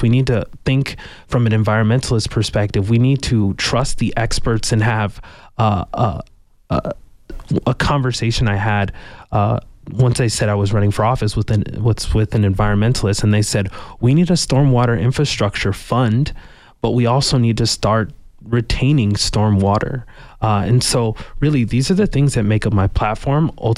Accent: Sierra Vista, Arizona, United States; I always say I'm a kid from born and raised in Sierra Vista, Arizona, but my mother is fourth generation Tucsonan.

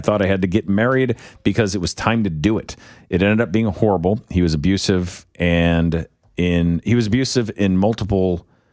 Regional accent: St. Louis, Missouri, United States; Dude, I'm from St. Louis, Steve.

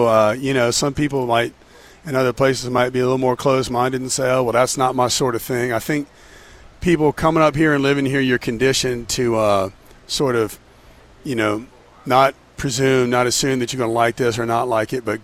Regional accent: Pensacola, Florida, United States; I grew up in Pensacola, but a bunch of the guys grew up here

